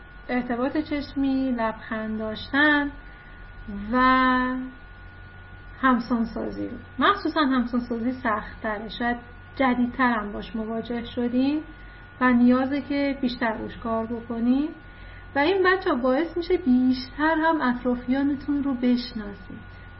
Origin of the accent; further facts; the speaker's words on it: Ahvaz, Khuzestan, Iran; من اهواز بزرگ شدم، خودم خوزستانیم، اهواز بزرگ شدم و دانشگاهم رو از لیسانس تا دکترا رفتم تهران، دانشگاه تهران